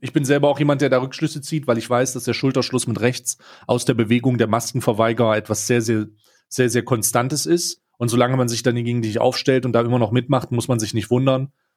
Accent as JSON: {"language": "German", "region": "East Germany", "country": "Germany", "said": "als Bewohner oder Mitglied der Gemeinschaft da oder der als Ostdeutscher selber"}